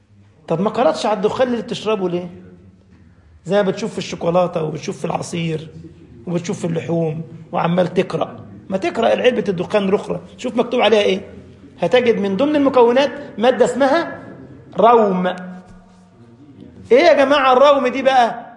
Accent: Egypt; بيقول لك مصر أم الدنيا، وأنا ابنها عشان أنا مصري

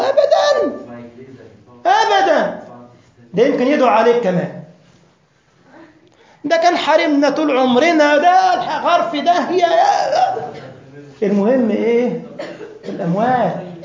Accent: Egypt; القلة دي عندنا في مصر يعني بتاع فخار كده بجنيه،

